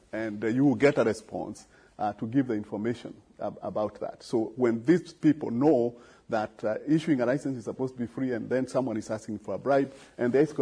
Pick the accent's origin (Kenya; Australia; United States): Kenya; I come from Kenya, and in Kenya, you know, I think anything, if you talk to even the those people who have not gone to school, very basic education